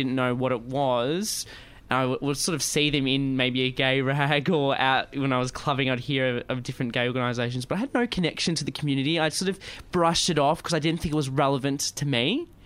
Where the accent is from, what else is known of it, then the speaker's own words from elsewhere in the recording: Melbourne, Victoria, Australia; Like, I grew up in Albert Park, and all these people were from Toorak and Brighton.